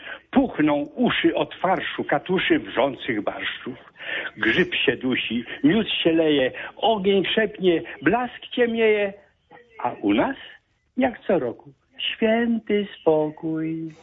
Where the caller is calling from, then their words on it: Poznań, Greater Poland Voivodeship, Poland; ja dzwonię do pana z Bierzwnika, takiej miejscowości Poznań-Szczecin, po drodze mu było. Ja jestem z Poznania w ogóle, z Poznania, z Górczyna, ale mieszkam od wielu lat tutaj.